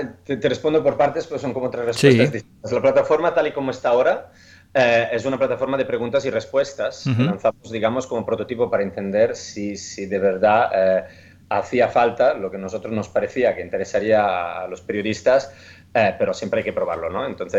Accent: Italy; Spanish is a second language; now in Spain; como habréis notado por el acento, soy italiano y en Italia no hay el grado de periodismo como tal

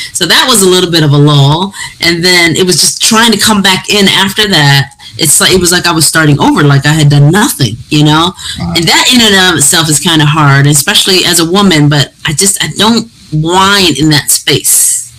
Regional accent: Detroit, Michigan, United States; now in Los Angeles, United States; I didn't know that growing up in Detroit.

